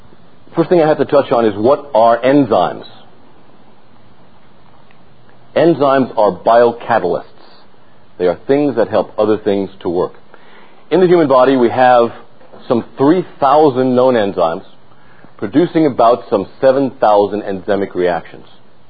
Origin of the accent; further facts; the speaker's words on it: San Antonio, Texas, United States; I'm from San Antonio, Texas.